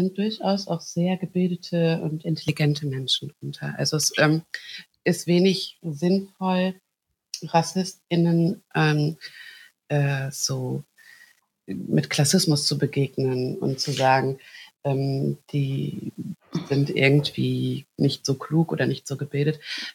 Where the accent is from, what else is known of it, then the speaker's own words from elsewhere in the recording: Hagen, North Rhine-Westphalia, Germany; born there; ich bin in Hagen geboren